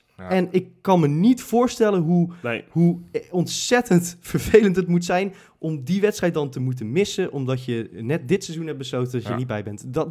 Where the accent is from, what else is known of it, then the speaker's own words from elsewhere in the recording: North Brabant, Netherlands; ik kom natuurlijk uit West-Brabant van oorsprong